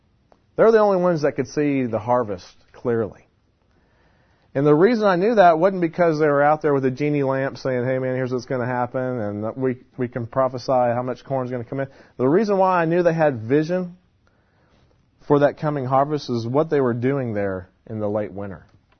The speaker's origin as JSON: {"language": "English", "region": "Indiana", "country": "United States", "tie": "born or raised there", "said": "Well, like I said, I grew up in Indiana."}